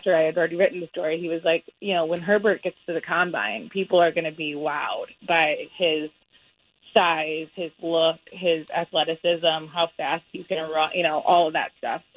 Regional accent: Wisconsin, United States; Yeah, I'm from Wisconsin, but I went to Northwestern.

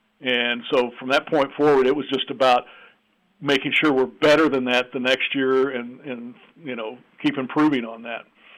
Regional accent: Indiana, United States; You know, I'm from Southern Indiana. We hate Kentucky.

